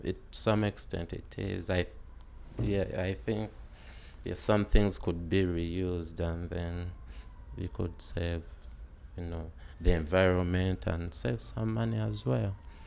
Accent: Kampala, Central Region, Uganda; I grew up in Kampala, Kampala, which is the capital city of Uganda, and I grew up on an estate.

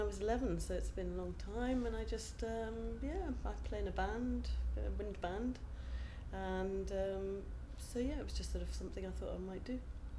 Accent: Edinburgh, Scotland, United Kingdom; I am, God, I can't remember, 48, I think, and I come from Edinburgh.

